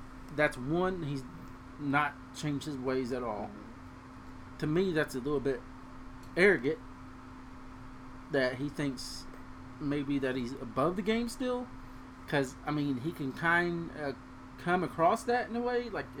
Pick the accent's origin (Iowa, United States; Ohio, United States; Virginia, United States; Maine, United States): Ohio, United States; Cincinnati; we're both from the Cincinnati area, people love Pete Rose in the Cincinnati area.